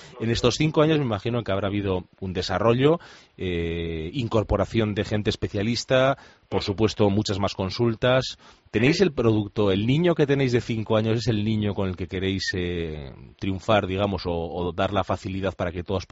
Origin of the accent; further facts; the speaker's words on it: Bilbao, Basque Country, Spain; Yo, que siendo de Bilbao